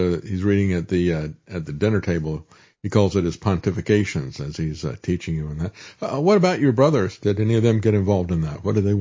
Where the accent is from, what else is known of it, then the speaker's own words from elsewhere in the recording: Tampa, Florida, United States; I grew up in Tampa is the reason I'm asking.